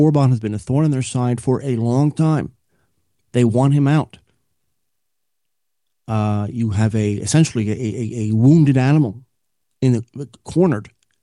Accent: New York, United States; I mean, I grew up, you know, because I'm from the New York area with news reports about him

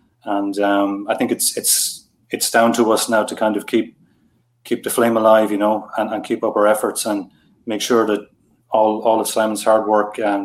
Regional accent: Ireland; I'm from Ireland

